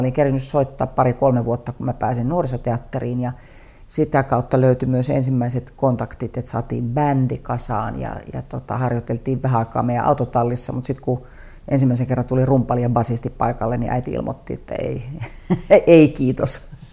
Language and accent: Finnish; Kuopio, North Savo, Finland; born or raised there; also born or lived in Imatra